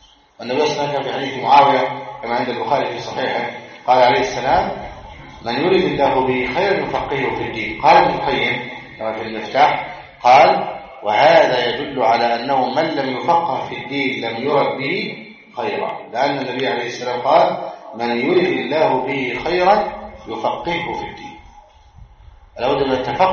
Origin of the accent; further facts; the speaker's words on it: Egypt; في بلادنا مصر